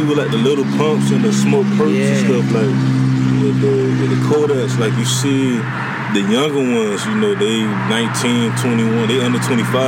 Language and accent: English; Miami, Florida, United States; growing up in Miami, we always had that.